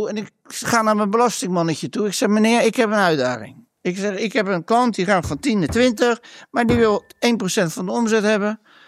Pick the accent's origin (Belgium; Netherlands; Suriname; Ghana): Netherlands; Ik ben niet weg uit Nederland.